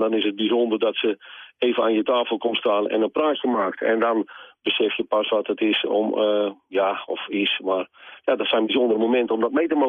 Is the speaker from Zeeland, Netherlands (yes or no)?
yes; Veere, Zeeland, Netherlands; Ik kom uit Veren, de mooie stad Veren.